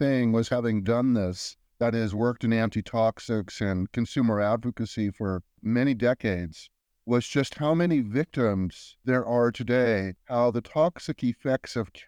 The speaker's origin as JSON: {"language": "English", "town": "Los Angeles", "region": "California", "country": "United States", "tie": "born or raised there", "said": "I grew up in Los Angeles, California, an avid sport fisher."}